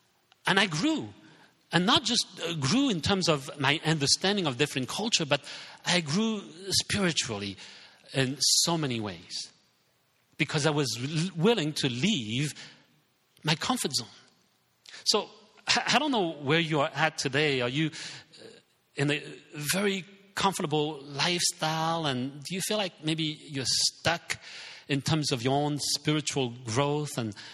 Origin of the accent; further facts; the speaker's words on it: France; English is a second language; also born or lived in Hong Kong; I was Hong Kong-born Chinese, but I didn't speak Chinese because I grew up in France.